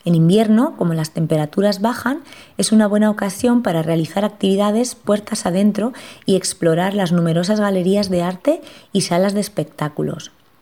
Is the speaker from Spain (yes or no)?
yes; Spain; Les gusta mucho viajar y cuando decía que era española, la mayoría de ellos había estado en mi país y en otros sitios de Europa.